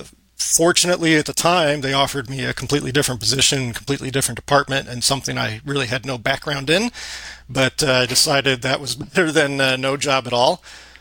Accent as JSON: {"language": "English", "town": "St. Louis", "region": "Missouri", "country": "United States", "tie": "born or raised there", "moved": "yes", "lives_now": "Fort Worth, United States", "said": "I'm based out of North Texas in Fort Worth. I've been here, this April will be 12 years since I moved from St. Louis, which is where I spent most of the rest of my life, or in about the St. Louis area."}